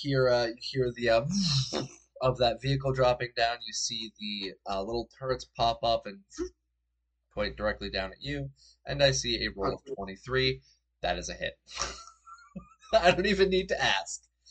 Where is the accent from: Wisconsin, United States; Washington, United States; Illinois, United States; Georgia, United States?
Illinois, United States; Chicago; I'm from Chicago, we have a billion of them.